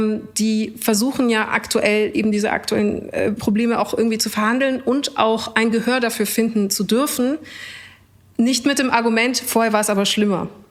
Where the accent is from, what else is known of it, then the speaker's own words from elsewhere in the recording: Munich, Bavaria, Germany; Und ich antworte München und eher mit der Folgefrage, woher kommst du wirklich?